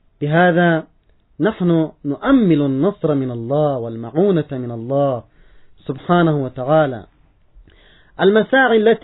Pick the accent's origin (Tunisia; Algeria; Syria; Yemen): Yemen